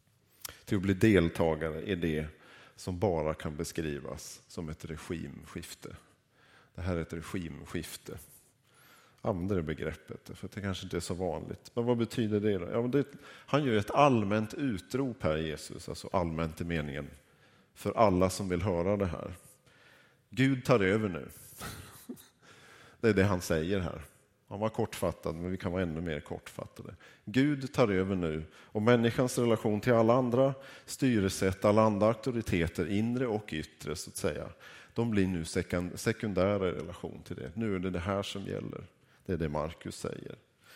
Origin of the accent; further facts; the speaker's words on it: Norrbotten County, Sweden; Men det är svårt för mig som norrbottning, så det blir...